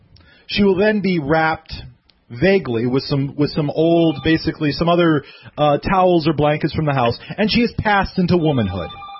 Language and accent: English; Ireland; I'm saying that I'm Irish. I still celebrate, I still hold a lot of Irish traditions.